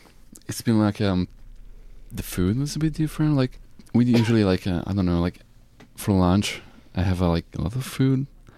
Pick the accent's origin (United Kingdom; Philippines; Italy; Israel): Italy; English is a second language; I'm from Italy.